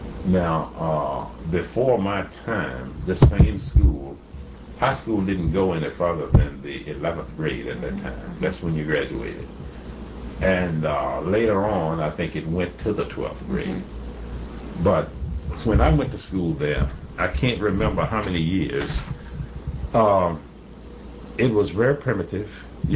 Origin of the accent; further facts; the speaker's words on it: Esmond, United States; if I went in almost any direction and told persons there, older people, that I was from Esmond, they would say, "Did you ever know Buster Scott?"